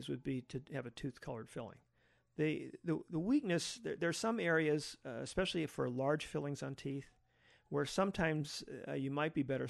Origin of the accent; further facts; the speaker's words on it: Chicago, Illinois, United States; And coming as a city boy, I grew up in Chicago.